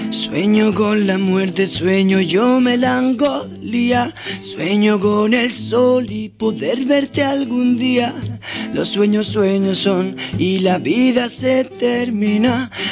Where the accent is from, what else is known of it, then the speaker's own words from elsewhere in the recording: Vitoria-Gasteiz, Basque Country, Spain; now in Barcelona, Spain; Somos de Vitoria, de Gasteiz, del País Vasco. Somos tres de Gasteiz